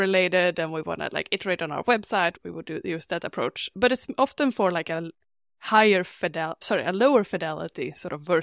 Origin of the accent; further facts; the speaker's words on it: Sweden; I'm from Sweden.